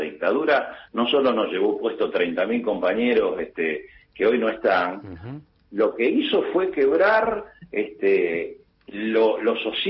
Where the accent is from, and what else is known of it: Argentina